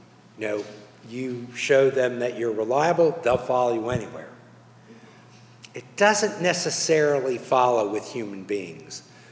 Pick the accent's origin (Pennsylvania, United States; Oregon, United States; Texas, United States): Pennsylvania, United States; Lancaster; Now, I was raised in Lancaster, Pennsylvania by a man who was born in Manhattan. My father was a New Yorker, said chocolate.